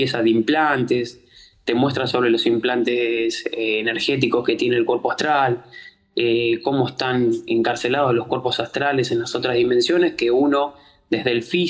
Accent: Buenos Aires, Argentina; No, yo soy de Buenos Aires. De Buenos Aires.

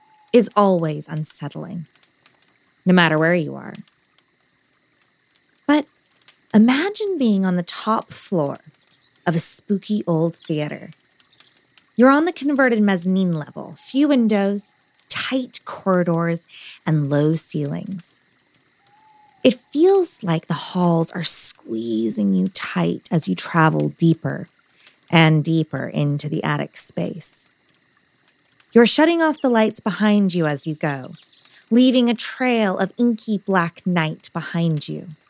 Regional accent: Bakersfield, California, United States; Today is a very special episode because it not only takes place in my hometown of Bakersfield, California

